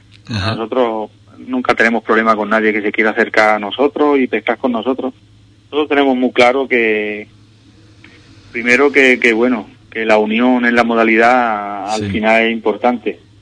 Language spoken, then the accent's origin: Spanish; Almería, Andalusia, Spain; Como tú sabes, yo soy de Almería, yo me he criado allí donde hemos pescado.